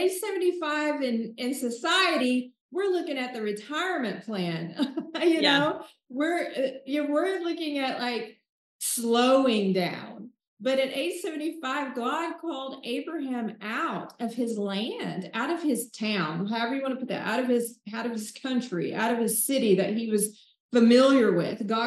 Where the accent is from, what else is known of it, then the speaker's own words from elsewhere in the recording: Oklahoma, United States; And I say y'all, and I say all those Southern cliches. I definitely do. But I'm from Oklahoma